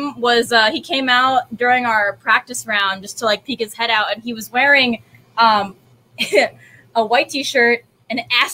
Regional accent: Fort Myers, Florida, United States; I'm originally from South Florida.

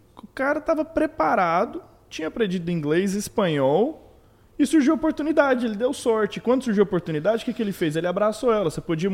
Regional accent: Brazil; now in United States; sou brasileiro, imigrante e empreendedor nos Estados Unidos. E moro aqui há mais de 22 anos.

